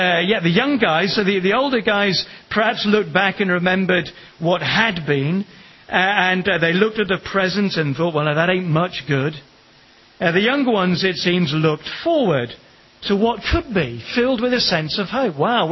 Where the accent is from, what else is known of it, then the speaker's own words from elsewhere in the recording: Kenya; moved away as an adult; I was, most of you, many of you know, born and brought up in Kenya. My parents were there until I was 23.